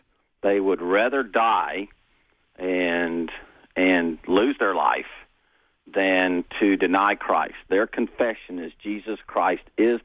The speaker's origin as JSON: {"language": "English", "region": "Texas", "country": "United States", "tie": "born or raised there", "said": "A few weeks ago, I grew up in Texas. I was watching all the wildfires in Texas."}